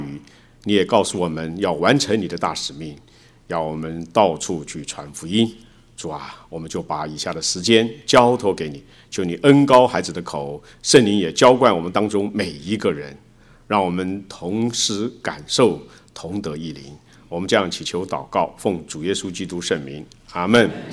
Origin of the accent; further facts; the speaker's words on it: Taiwan; 我从小在台湾生长。”所以我从来没有去过大陆，也不知道大陆的事情。